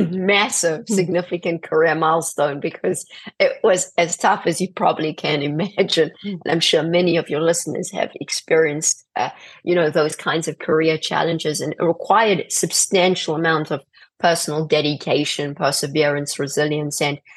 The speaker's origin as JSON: {"language": "English", "country": "South Africa", "tie": "born or raised there", "said": "growing up in South Africa"}